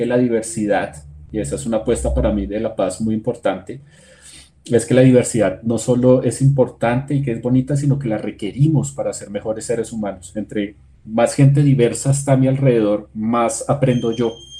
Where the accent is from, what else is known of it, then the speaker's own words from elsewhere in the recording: Colombia; Somos todos los colombianos y colombianas